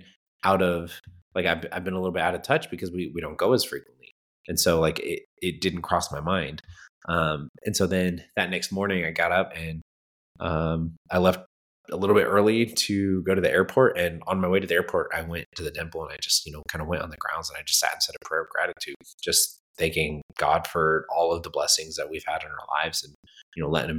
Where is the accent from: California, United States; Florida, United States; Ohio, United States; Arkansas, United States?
California, United States; Redlands; now in Italy; But when we are home, like my hometown of Redlands in California, there's a temple there in Redlands.